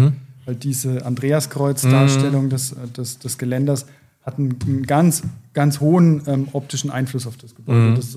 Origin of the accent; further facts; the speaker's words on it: Bad Neustadt, Bavaria, Germany; born there; ich bin jetzt selber gebürtig aus Bad Neustadt